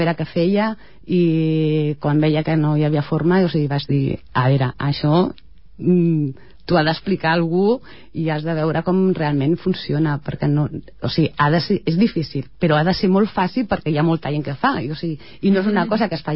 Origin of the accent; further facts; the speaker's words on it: Ripollet, Catalonia, Spain; molt arrelada a Ripollet, evidentment perquè soc de Ripollet